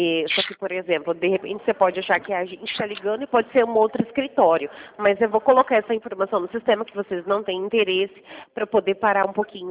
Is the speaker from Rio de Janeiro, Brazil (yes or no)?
no; Americana, São Paulo, Brazil; Isso, eu sou da cidade de Americana.